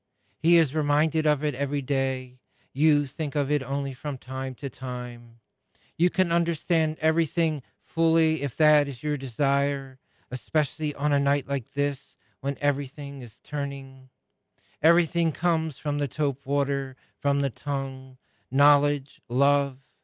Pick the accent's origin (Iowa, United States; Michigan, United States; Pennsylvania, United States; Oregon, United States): Pennsylvania, United States; Philadelphia; born there; also born or lived in Vermont; Sure. And actually, I was born in Philadelphia, but spent a good part of my life in New England, in Vermont. And then over 12 years ago, I returned to Philadelphia.